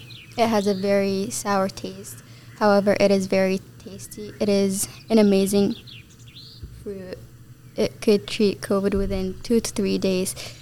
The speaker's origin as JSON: {"language": "English", "country": "Yemen", "said": "So I am from Yemen"}